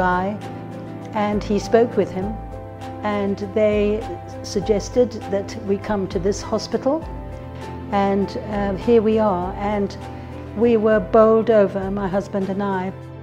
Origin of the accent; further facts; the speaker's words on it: Zimbabwe; I come from Zimbabwe.